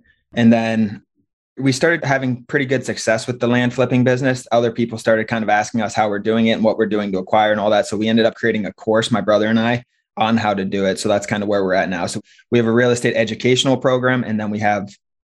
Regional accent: Cincinnati, Ohio, United States; now in Tampa, United States; I'm from Cincinnati, Ohio, but last year I moved down to Tampa, Florida. And I'm in the Tampa area now.

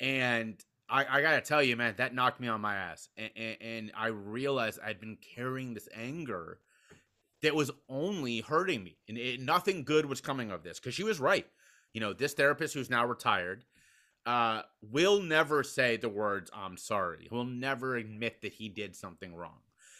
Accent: Cincinnati, Ohio, United States; a very well-known and respected speaking opportunity in my hometown of Cincinnati, Ohio.

